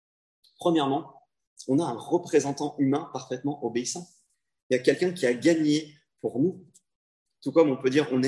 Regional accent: France; je suis français

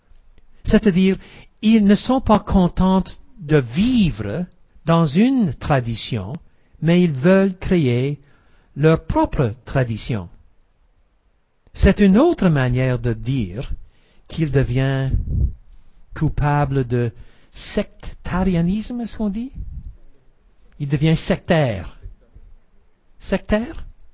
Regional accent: Canada; Je suis baptiste. Qu'est-ce que je peux dire? Je suis Canadien.

